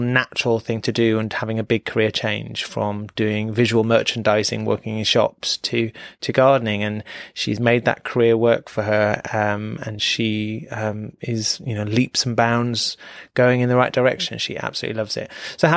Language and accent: English; Leeds, Yorkshire and the Humber, United Kingdom; accent: northern; my northern accent might be a little bit stronger. I haven't seen my parents for 8 months, but I think I'm making up for it. And it definitely goes stronger when I do my interview with Katie. She's a fellow Leeds lass